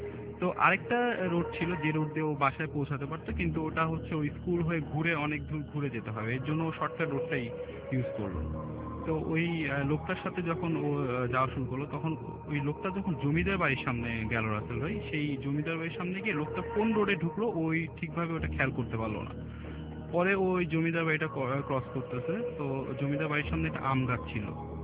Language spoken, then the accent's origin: Bangla; Mirpur, Dhaka Division, Bangladesh; মিরপুর থেকে এসেছি।